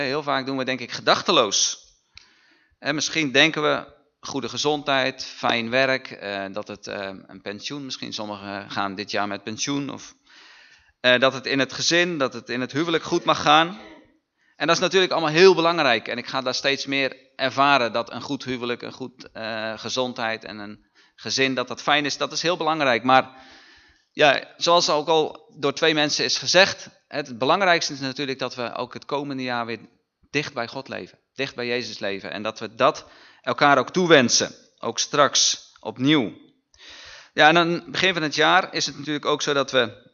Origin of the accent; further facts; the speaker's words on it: South Holland, Netherlands; born there; now in Limburg, Netherlands; ik kom uit Zuid-Limburg. Niet van oorsprong natuurlijk, dat horen jullie direct. ik ben geboren in de Alblasser Waarders bij ja, Dordrecht in de buurt, maar ben 12 jaar geleden verhuisd naar Limburg